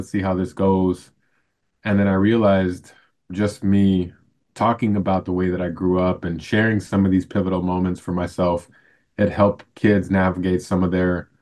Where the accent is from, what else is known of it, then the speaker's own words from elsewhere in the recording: Chicago, Illinois, United States; Yeah. So I'm originally from Humboldt Park, Chicago. And for those of us that don't know what Humboldt Park is like, it's not the best area in the world, at least when I was growing up.